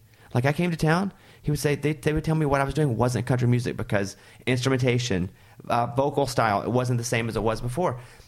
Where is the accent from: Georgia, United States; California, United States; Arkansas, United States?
Arkansas, United States; for me, I'm from Arkansas, and … was big, not because he was … because he was an Arkansan.